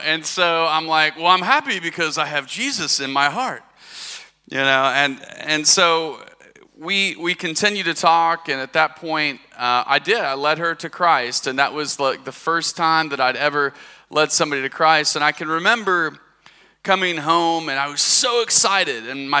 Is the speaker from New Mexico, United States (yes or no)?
no; Arkansas, United States; accent: Arkansas; I am from the South. Some of you may or may not pick up on that. I've lost my Arkansas accent quite a bit. I went to school in the Midwest, so I lost it.